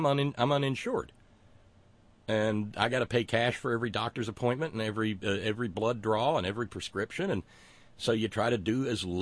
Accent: Alabama, United States; I've seen it growing up in Alabama.

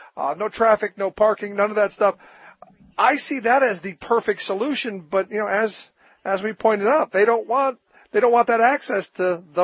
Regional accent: Cleveland, Ohio, United States; When I grew up in Cleveland, we used to, you know, everybody parked in the suburbs who came down to the game

